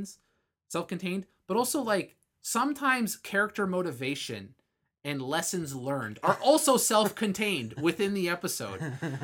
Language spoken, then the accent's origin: English; Philippines; Listen, as a Filipino, as a minority, I can say whatever I want.